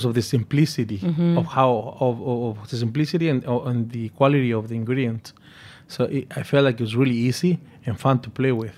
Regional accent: New York, United States; And I as growing up in New York, we always miss the part of our culture, the food, which is a very important part of Mexican culture.

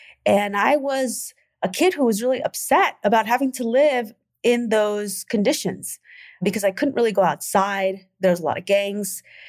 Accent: United States; born there; I was born in the United States, but being in a country that really didn't reflect me, not in the English world and not in the Spanish world. Growing up in a mixed race family

